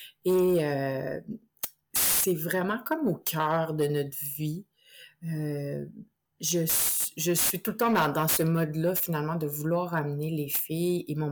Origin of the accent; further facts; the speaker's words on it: Quebec, Canada; je viens de la région des Cantons de l'Est, qui est une magnifique région, si vous connaissez... au Québec, et j'ai eu la chance de grandir là, justement dans un milieu où la nature était très présente